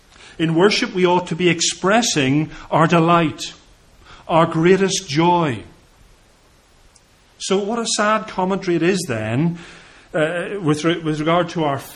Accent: England, United Kingdom; I'm not suggesting we all need to dance, okay? I know we're English and things like that.

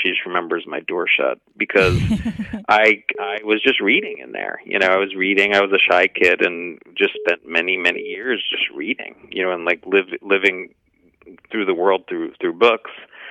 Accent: Syosset, New York, United States; I grew up in Syosset. I moved to Syosset when I was 4, and my parents still live in the same house down Split Rock Road.

